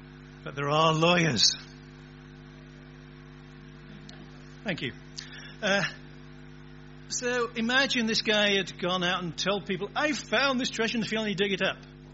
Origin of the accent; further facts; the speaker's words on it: England, United Kingdom; Are we a bit the same? I'm English.